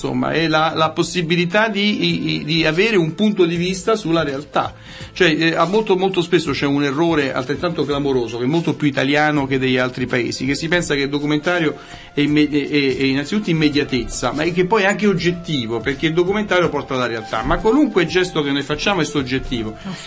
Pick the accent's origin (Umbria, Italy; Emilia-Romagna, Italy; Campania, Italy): Campania, Italy; Naples; forse perché parlo da napoletano, cioè noi napoletani siamo abituati a fare sempre i conti con la crisi